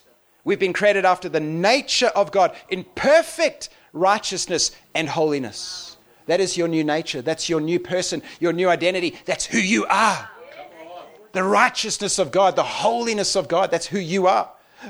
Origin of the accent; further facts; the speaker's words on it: South Africa; born there; That's a South African word, right? I was born in South Africa. I lived here for 13 years. It's just nice to be back.